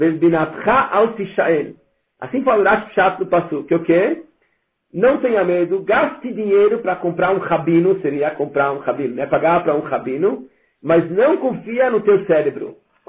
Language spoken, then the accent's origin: Portuguese; Hungary; eu posso falar isso porque eu sou húngaro também